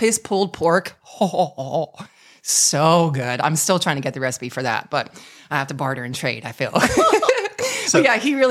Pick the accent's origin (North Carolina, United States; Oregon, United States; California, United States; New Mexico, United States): California, United States; Napa; also born or lived in Huntington Beach; I think at that point we were in Napa because I was born in Huntington Beach and then we moved to Napa.